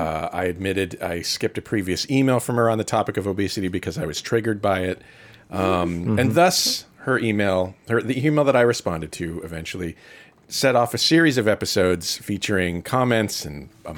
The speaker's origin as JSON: {"language": "English", "region": "Massachusetts", "country": "United States", "tie": "born or raised there", "said": "My home state of Massachusetts is..."}